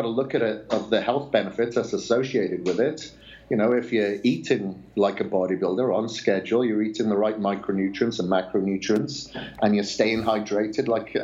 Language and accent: English; Wales, United Kingdom; And I still think of myself as that farm boy growing up in Wales, to be honest with you.